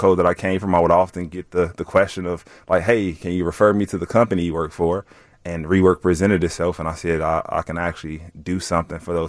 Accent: Chicago, Illinois, United States; I grew up in the Roseland neighborhood, and I feel like that's common to many people that come from like the South Side of Chicago, that my life would have just revolved in that zip code.

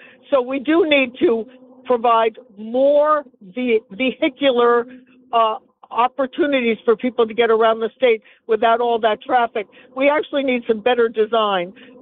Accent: Milford, Connecticut, United States; also born or lived in Westport; Well, because I grew up in Connecticut, in Milford and in Westport.

